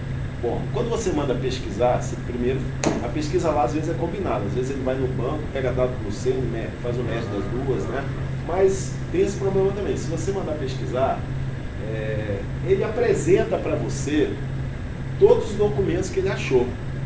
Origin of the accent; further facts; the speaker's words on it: Amazonas, Brazil; porque eu sou do Amazonas, tá? Do Amazonas aqui